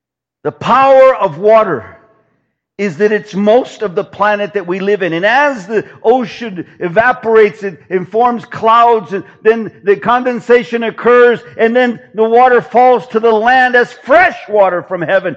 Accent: California, United States; California is in its worst drought in 1,200 years. That's my home state.

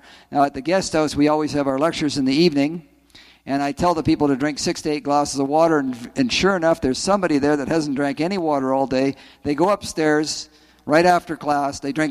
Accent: Ottawa, Ontario, Canada; I came from Ottawa. And in our home in Ottawa, the water came right out of the Ottawa River, right into our tap.

